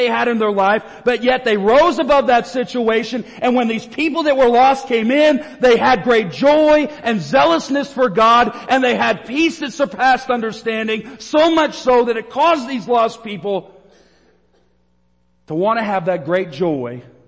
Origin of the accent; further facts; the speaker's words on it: Canada; You all know I'm from Canada.